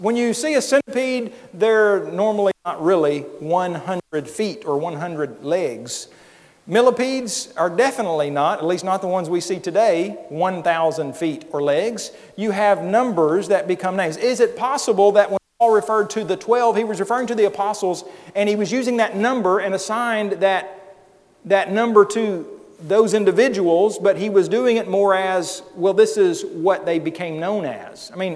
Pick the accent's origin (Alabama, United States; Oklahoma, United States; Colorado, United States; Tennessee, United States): Oklahoma, United States; That's where I grew up out in Oklahoma.